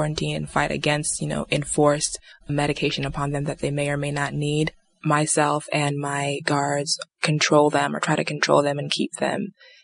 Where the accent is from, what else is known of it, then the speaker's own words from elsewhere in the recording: Nigeria; I'm from Nigeria.